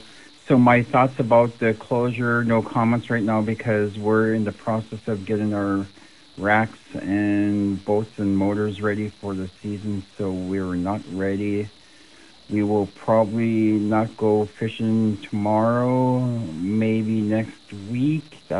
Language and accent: English; Bethel, Alaska, United States; from Bethel, Alaska.